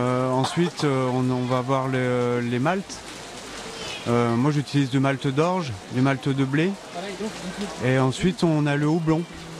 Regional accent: Saint-Pierre-d'Entremont, Auvergne-Rhône-Alpes, France; J'ai toujours habité ici. Je suis de Saint-Pierre-d'Entremont, dans un petit hameau qui s'appelle Le Château.

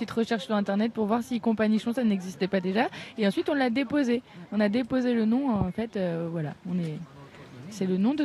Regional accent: Brittany, France; Donc, c'est une école qui a ouvert à Rennes, puisqu'on est bretonne.

